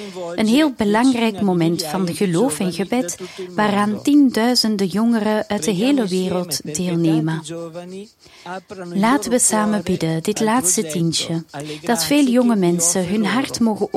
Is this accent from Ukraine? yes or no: yes; Ukraine; En we vragen de mensen om te bidden voor onze natie, voor ons land, voor Oekraïne.